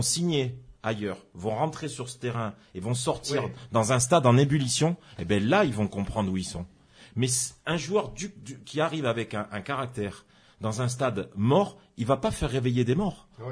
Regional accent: Nîmes, Occitanie, France; Moi, je suis de Nîmes.

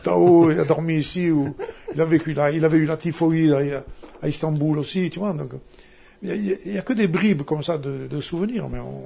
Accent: Corsica, France; Tu vois, comme nous, Calvi, Calenzana, Il Rousse, tout comme ça. Toi, on est corse, on a toujours des différences.

